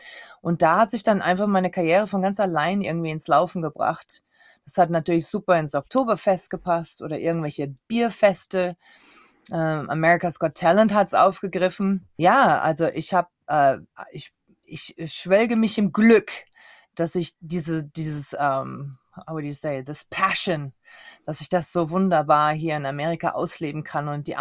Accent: Styria, Austria

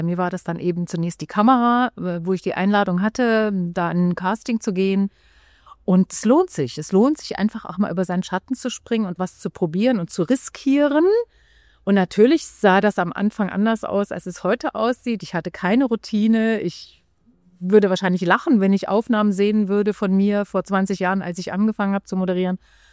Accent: East Germany, Germany; Ich bin in der DDR aufgewachsen

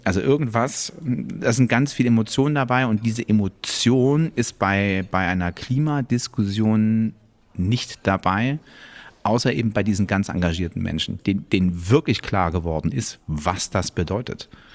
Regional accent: Berlin, Germany; now in Munich, Germany; ich komme aus Berlin, bin aber nach München gezogen

